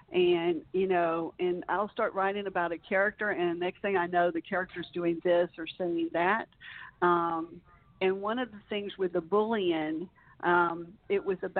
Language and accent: English; Alabama, United States; You know, I grew up in Alabama, and sometimes we talk and write the same way.